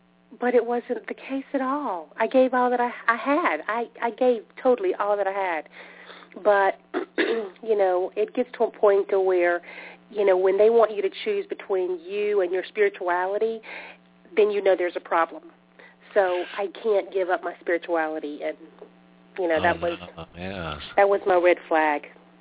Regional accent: the South, United States; so I'm from the South, and so I have a certain type of mentality where I want to try and keep the family together at any cost.

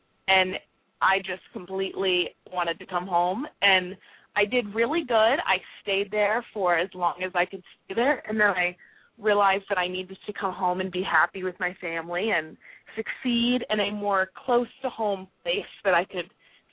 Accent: Williamsburg, Virginia, United States; Hello, I am from Williamsburg, Virginia. I am almost 19 years old

